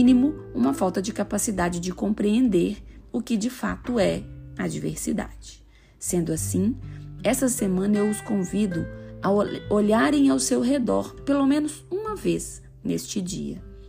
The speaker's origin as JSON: {"language": "Portuguese", "region": "Minas Gerais", "country": "Brazil", "said": "E você há de concordar comigo, mesmo não sendo mineirinha como euzinha aqui."}